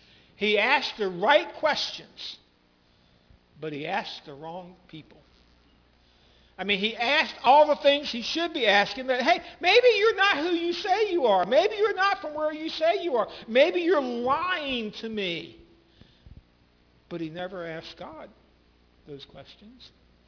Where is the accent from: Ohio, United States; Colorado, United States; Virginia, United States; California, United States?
Virginia, United States; Lynchburg; I grew up in Lynchburg, and so that's a little further away.